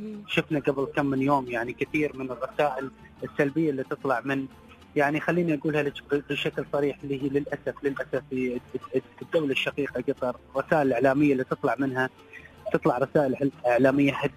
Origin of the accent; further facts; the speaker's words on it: Syria; طبعا أنا سوري